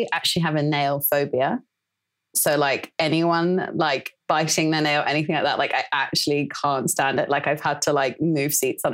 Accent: France; also born or lived in Sydney, Australia; I've kind of lived in lots of different places. I grew up in France. I spent some years in Sydney in my early 20s.

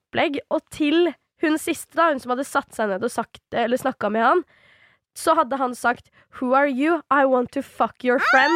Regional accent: Svelvik, Vestfold, Norway; Men nå er jo ikke jeg originalt fra Drammen. Eller jeg er jo fra Svelvik, ikke sant?

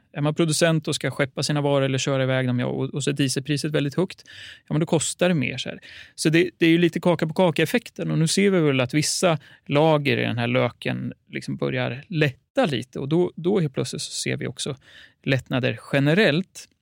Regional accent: Sweden; så har ju svenskarna, även om vi är högt belånade, ett av världens högst belånade folk

